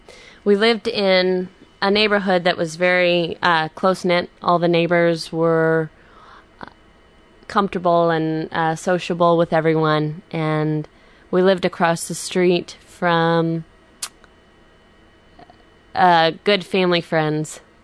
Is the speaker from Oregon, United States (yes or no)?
no; St. Louis, Missouri, United States; born there; Well, I was born in St. Louis, Missouri, September 9th, 1981. And I was born at a hospital that my father actually worked at.